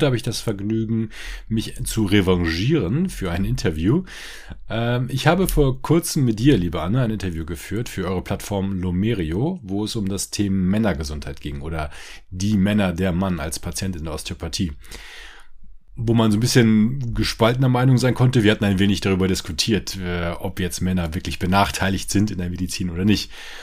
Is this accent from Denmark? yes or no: no; Northern Germany, Germany; für mich als Norddeutscher